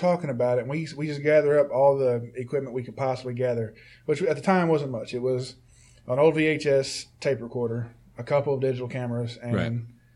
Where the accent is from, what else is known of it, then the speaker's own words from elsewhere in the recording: Carroll, Illinois, United States; It was where I'm from. I'm from Carroll.